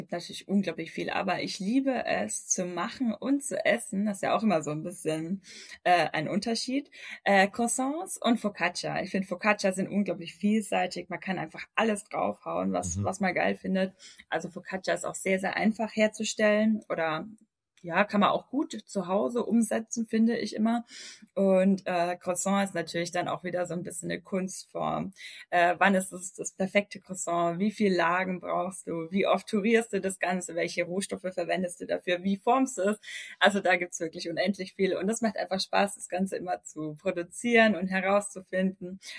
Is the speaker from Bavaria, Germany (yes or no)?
yes; Bavaria, Germany; Ich bin aus Franken, das zählt.